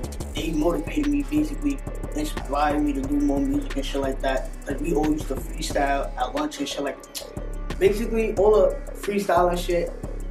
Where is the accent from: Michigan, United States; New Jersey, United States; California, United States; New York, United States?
New York, United States; Far Rockaway; From Far Rockaway, New York.